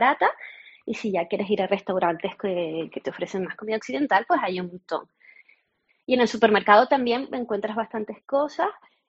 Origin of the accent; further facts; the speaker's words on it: Canary Islands, Spain; now in Hong Kong; yo creo que nosotros como canarios aquí tenemos un montón de playas